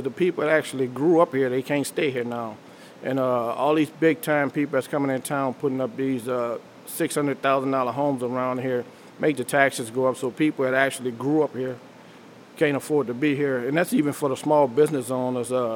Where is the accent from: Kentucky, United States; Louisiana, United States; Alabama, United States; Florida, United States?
Louisiana, United States; New Orleans; because I'm from New Orleans, and New Orleans got wiped out in my community